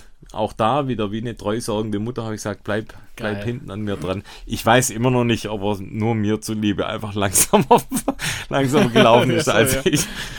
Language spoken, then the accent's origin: German; Baden-Württemberg, Germany; das habe ich als Schwabe